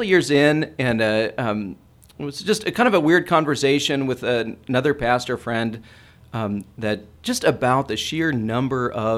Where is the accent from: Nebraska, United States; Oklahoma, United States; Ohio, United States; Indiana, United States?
Indiana, United States; Columbus; We grew up in the Columbus, Indiana area.